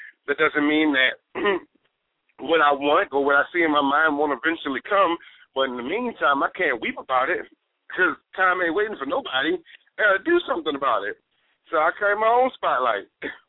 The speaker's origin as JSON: {"language": "English", "town": "Baltimore", "region": "Maryland", "country": "United States", "tie": "born or raised there", "said": "I'm going to write monologues about people that I grew up around in Baltimore."}